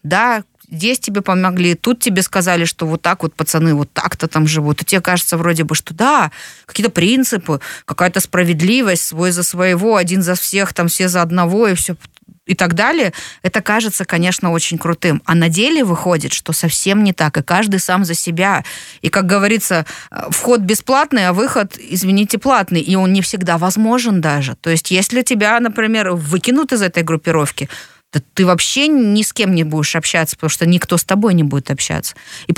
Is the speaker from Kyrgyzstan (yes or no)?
yes; Bishkek, Kyrgyzstan; я выросла в Бишкеке на Дзержинке, тогда это был район Дзержинка, Нижняя Разбекова там